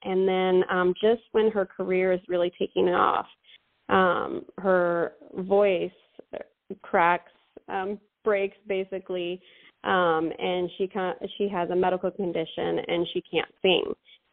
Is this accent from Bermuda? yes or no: no; Canada; also born or lived in Washington / Oregon; now in Texas, United States; I was born in Canada, raised there for a bit, and still Canadian, I don't have my citizenship here yet, so still Canadian. We spent time in Washington, and then we ended up in Oregon for about 15 years